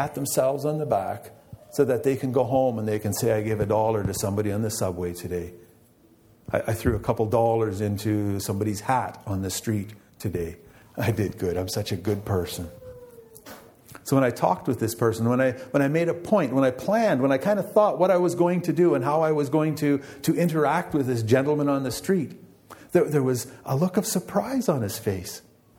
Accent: Spanish, Ontario, Canada; We're from Spanish. If we hear a siren, it could be somebody we know.

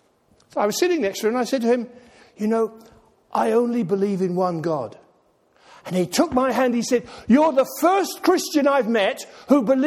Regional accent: England, United Kingdom; moved away as an adult; I was brought up in England, and I became a Christian there.

